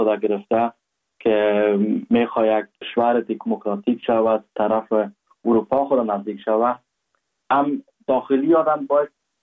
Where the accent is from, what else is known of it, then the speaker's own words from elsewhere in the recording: Afghanistan; now in Germany; هر وقت میگم که آلمان هستم تا هم از افغانستان میام